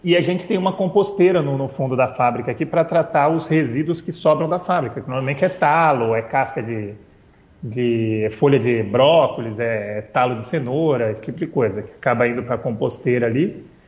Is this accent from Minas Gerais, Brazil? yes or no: no; São Paulo, Brazil; now in Farroupilha, Brazil; foi bem na época que a gente veio de São Paulo para o Rio Grande do Sul, para morar em Farroupilha, né?